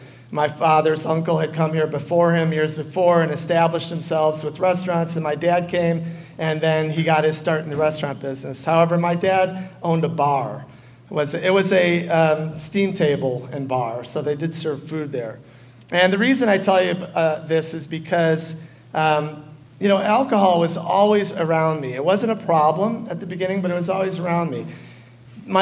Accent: Chicago, Illinois, United States; now in California, United States; I have lived in California for longer than I did my home state of Illinois. I'm a Chicagoan.

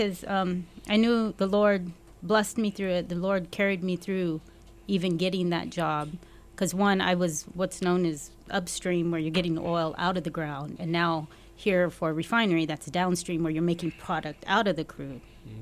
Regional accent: Hawaii, United States; growing up in Hawaii, and you go to this beach where it's cold, overcast, I couldn't deal

